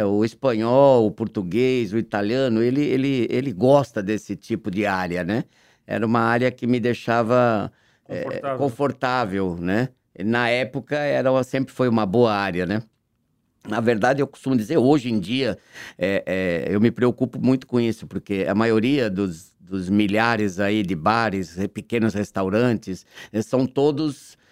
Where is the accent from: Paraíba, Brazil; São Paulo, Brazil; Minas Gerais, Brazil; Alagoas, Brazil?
São Paulo, Brazil; born there; also born or lived in Recife; nasci no Hospital das Clínicas, morei em São Paulo, sou engenheiro, trabalhei como engenheiro 10 anos na Philips, morei em Recife.